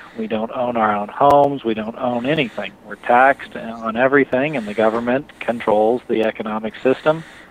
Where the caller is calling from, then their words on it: Tulsa, Oklahoma, United States; I'm calling from Tulsa.